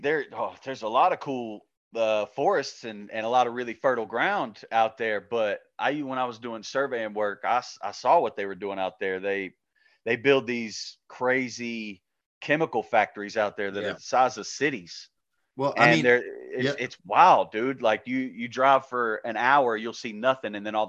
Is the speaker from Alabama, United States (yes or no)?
yes; Mobile, Alabama, United States; I was born in Mobile, Alabama, lived the first half of my life down in Mobile